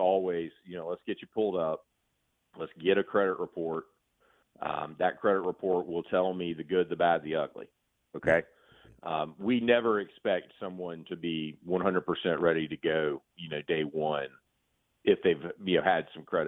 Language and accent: English; Moncks Corner, South Carolina, United States; also born or lived in Charleston; Well, I grew up in Charleston. I'm from Monk's Corner.